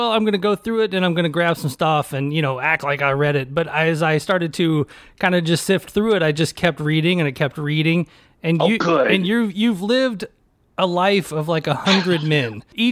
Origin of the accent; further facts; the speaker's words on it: Nashville, Tennessee, United States; you know, growing up, I grew up in Nashville.